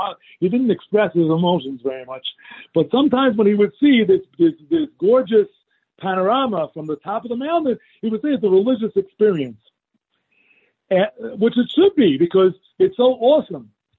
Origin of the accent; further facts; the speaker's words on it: New York, United States; I grew up in New York, so I'm more kinds of things that people call mountains.